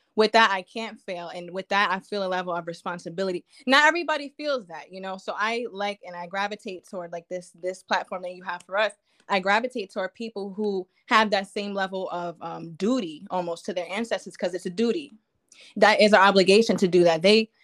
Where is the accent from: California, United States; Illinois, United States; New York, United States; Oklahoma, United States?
New York, United States; Long Island; I'm from Long Island. I'm a teacher. Yeah. Shout out to Long Island.